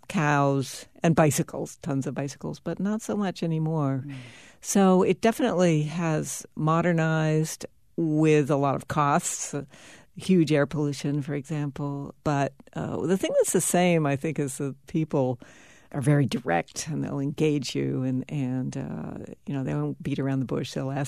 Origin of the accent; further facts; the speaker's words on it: Delhi, India; Well, growing up in Delhi, my family had a phone and it worked.